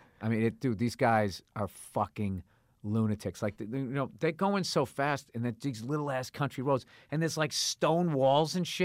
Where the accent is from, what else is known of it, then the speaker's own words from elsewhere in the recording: United States; as an American, to actually go there